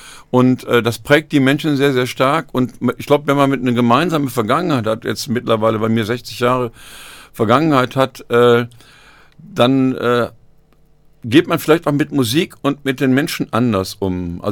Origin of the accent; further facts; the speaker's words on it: Hückelhoven, North Rhine-Westphalia, Germany; Also ich bin in Hückelhofen geboren und groß geworden in den 50er und 60er Jahren.